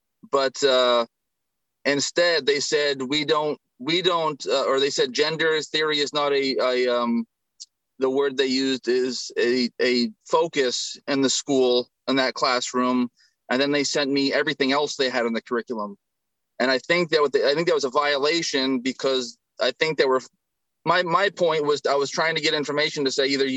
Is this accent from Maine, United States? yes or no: yes; Standish, Maine, United States; I'm from Standish